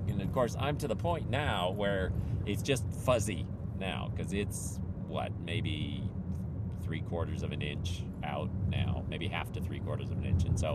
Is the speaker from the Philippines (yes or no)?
yes; Philippines; about growing up in the Philippines